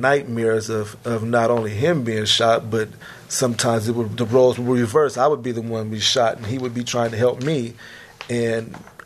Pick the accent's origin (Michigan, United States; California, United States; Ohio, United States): California, United States; San Francisco; I'm 41 years old, born and raised in San Francisco. Western Edition, Fillmore, that's what they call them on the streets. Breaks Project, low-income housing living.